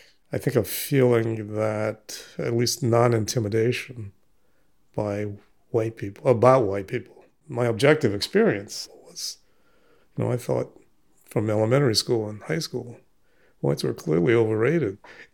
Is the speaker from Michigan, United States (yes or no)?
no; Seabrook, New Jersey, United States; The community I grew up in is in Seabrook, New Jersey, which is just outside of Bridgeton.